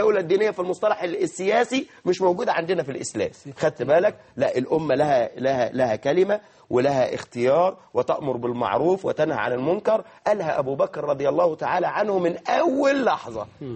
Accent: Suez, Suez Governorate, Egypt; أنا كنت في مكان عندنا في السويس

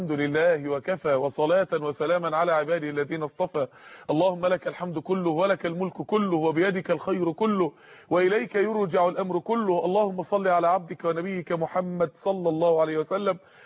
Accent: Mansoura, Dakahlia, Egypt

